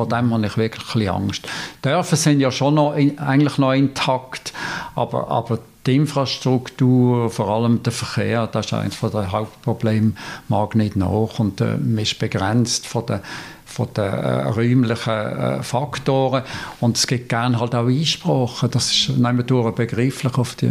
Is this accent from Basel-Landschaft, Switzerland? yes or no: yes; Basel-Landschaft, Switzerland; now in Frick, Switzerland